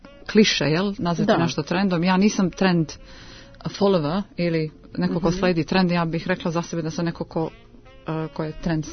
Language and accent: Serbian; Prijepolje, Zlatibor District, Serbia; born there; Ja sam rođena u Prijepolju, a volim Beograd jer sam baš dosta vremena provodila u Beogradu kao mala.